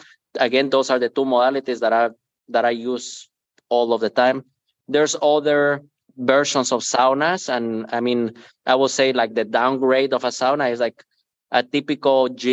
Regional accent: Guatemala; now in Minnesota, United States; I'm a Latin guy. I'm from Guatemala. I live in Minnesota.

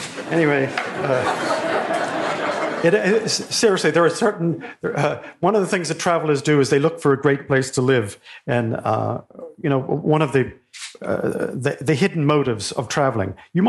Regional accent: United States; now in London, United Kingdom; although I'm an American, I was living in London

